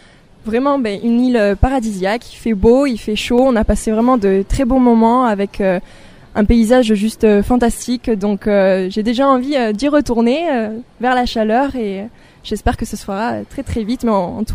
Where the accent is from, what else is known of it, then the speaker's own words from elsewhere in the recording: Bergerac, Nouvelle-Aquitaine, France; je suis toujours restée dans mon Périgord qui me tient vraiment à cœur, tout particulièrement Bergerac où voilà, j'ai donc bien entendu été élue Miss Aquitaine, donc dans ma ville natale.